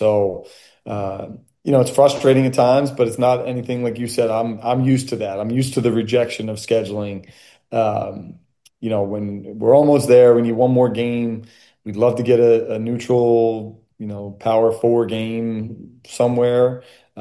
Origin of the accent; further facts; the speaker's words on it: Philadelphia, Pennsylvania, United States; I grew up in Philadelphia, where that's part of the fabric, right?